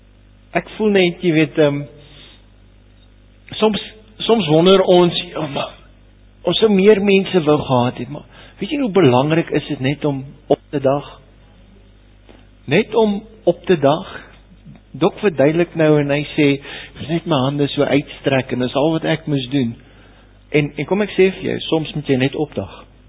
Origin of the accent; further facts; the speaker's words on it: Sabie, Mpumalanga, South Africa; So ons is daar van Sabie af, jy weet, en dit is bietjie groener daar so